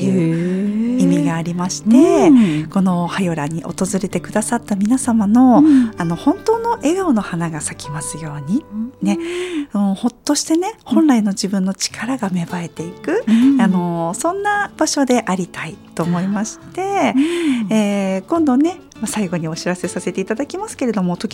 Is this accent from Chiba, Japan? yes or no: yes; Sammu, Chiba, Japan; also born or lived in Kanagawa / Canada; 一度はね、神奈川県の方で大学を住んだり、うん、でも就職でまた地元に帰ってきて、うん、でしばらくした後はそこから海外に渡りまして、うん、カナダでね、しばらく、うん、住んで、ちょっと世界をね旅しまして、うん、またこの山武市に戻ってきて